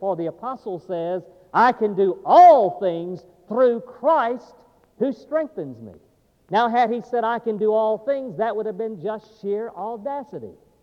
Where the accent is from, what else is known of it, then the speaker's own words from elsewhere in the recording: Alabama, United States; also born or lived in Texas; I was born in Texas, and so I grew up with the Alamo in the backdrop as history, a defining point in history. And I lived all my life in Alabama